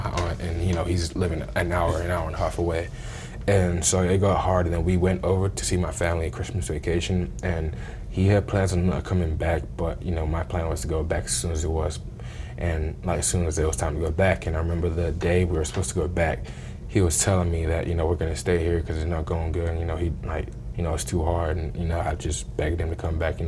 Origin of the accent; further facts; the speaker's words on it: England, United Kingdom; now in United States; I came from England and now I'm in America playing a sport that is, you know, dominated by Americans. Now I'm one of only five English players playing it